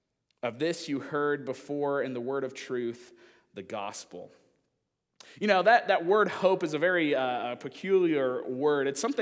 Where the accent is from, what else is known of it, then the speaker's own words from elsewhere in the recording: Michigan, United States; I have a friend of mine that was one of the teachers at the church I grew up in Michigan